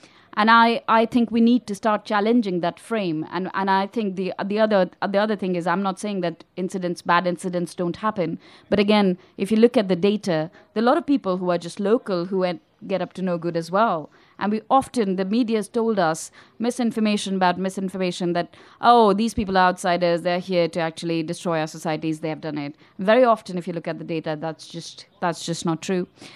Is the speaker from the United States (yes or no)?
no; Delhi, India; if I give the example of where I grew up in Delhi